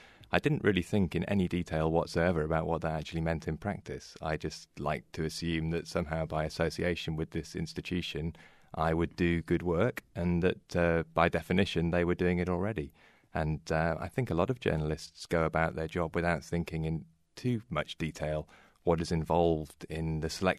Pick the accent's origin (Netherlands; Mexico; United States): Netherlands; But I lived abroad when I was young. I grew up partly in Holland.